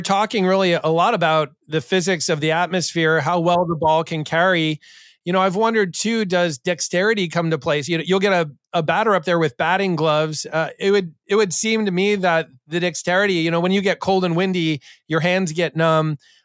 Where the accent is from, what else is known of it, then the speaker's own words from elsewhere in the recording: Northeast, United States; I grew up in the Northeast. You know, I never was a huge hitter.